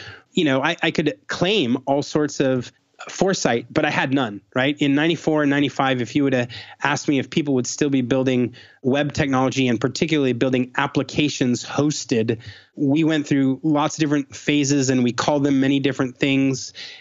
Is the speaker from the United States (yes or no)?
yes; Tucson, Arizona, United States; born there; I was born in Tucson, Arizona, and the University of Arizona is there.